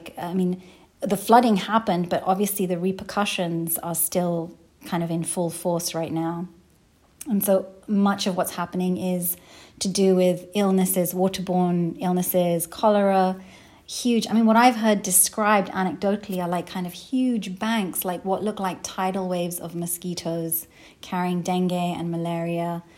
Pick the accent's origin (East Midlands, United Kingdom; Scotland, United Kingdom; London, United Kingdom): London, United Kingdom; Growing up in London in the 1980s was perhaps not the easiest place to be a brown kid.